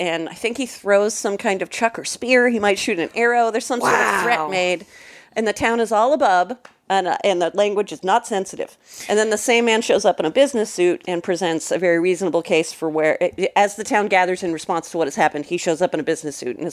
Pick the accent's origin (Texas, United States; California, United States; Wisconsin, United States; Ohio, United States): California, United States; Napa; In middle school, I grew up in Napa, California.